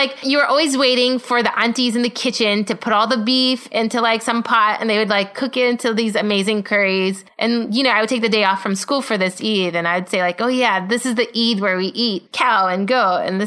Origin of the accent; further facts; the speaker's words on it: California, United States; so I grew up in Southern California. I actually grew up in the burbs where there's a lot of cows because there's dairy farms.